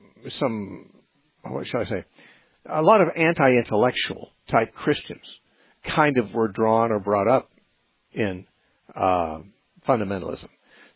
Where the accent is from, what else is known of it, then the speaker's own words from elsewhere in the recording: United States; I'm an American and I'm an evangelical.